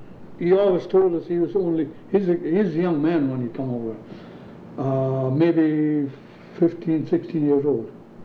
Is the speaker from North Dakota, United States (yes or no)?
yes; Raleigh, North Dakota, United States; also born or lived in Strasburg; I was born over south of Strasbourg, but I grew up here by Raleigh, Grand County.